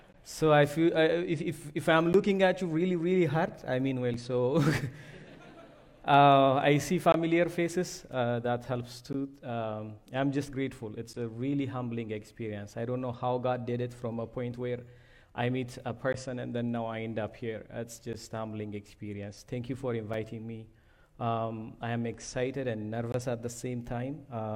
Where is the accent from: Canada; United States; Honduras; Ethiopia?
Ethiopia; Addis Ababa; I was born and raised in Addis Ababa, the capital of Ethiopia, in an industrial area called Akaki.